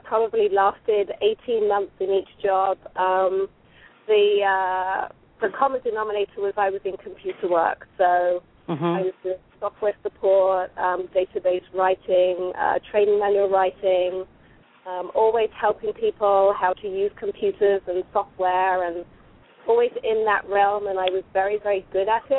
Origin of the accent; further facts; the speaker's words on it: London, United Kingdom; now in United States; Yep, I'm originally from England, from London.